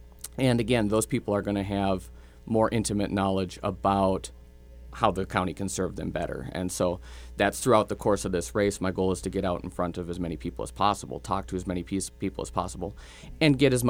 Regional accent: Twin Valley, Minnesota, United States; so I was born and raised in Twin Valley, Minnesota. … they still live in Twin Valley.

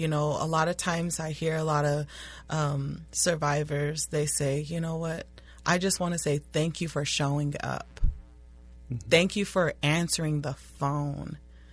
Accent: Arizona, United States; now in Minnesota, United States; So, like, I'm from Arizona, and it's a big extreme from Arizona

